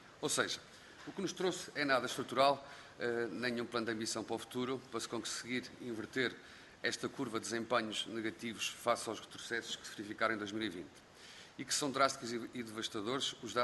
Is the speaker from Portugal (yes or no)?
yes; Norte, Portugal; Eu sou do Minho